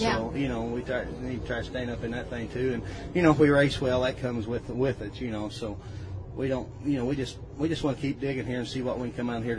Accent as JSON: {"language": "English", "town": "Martinsville", "region": "Indiana", "country": "United States", "said": "Martinsville, Indiana."}